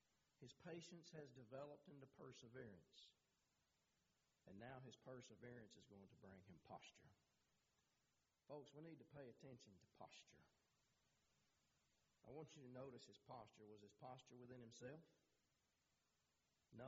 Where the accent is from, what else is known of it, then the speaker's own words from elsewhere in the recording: Texas, United States; I can't believe I'm from Texas and I said soda pop.